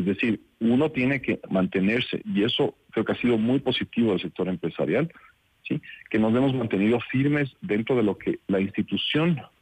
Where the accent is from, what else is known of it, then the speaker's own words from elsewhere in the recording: Ecuador; poder generar oportunidades que podamos nosotros mismos disfrutarlas como ecuatorianos en un futuro